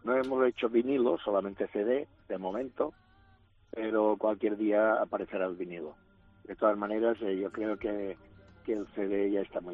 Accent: Palma, Balearic Islands, Spain; Los conciertos que hago en mi tierra siempre me imponen demasiado.

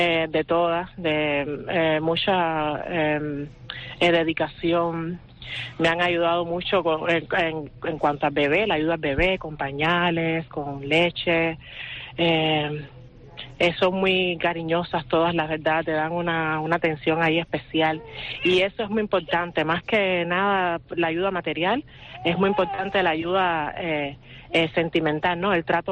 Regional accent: Cuba; moved away as an adult; now in Spain; soy de Cuba y aquí llevo más o menos un año y 5 meses. Aquí en España.

